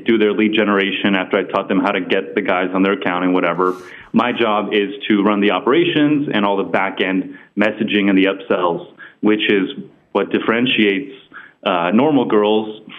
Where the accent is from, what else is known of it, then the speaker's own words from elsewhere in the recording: United States; I'm an American.